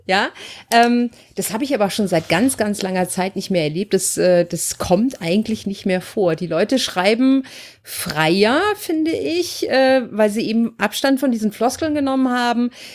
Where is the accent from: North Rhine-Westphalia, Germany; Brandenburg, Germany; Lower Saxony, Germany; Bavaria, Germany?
North Rhine-Westphalia, Germany; Ich komme aus der Gegend